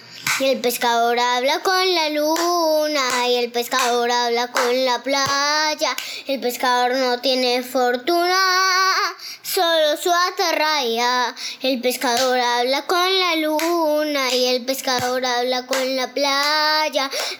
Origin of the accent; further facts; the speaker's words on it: Medellín, Antioquia, Colombia; born there; now in Santa Marta, Colombia; Nací en Medellín, pero actualmente estoy viviendo en Santa Marta.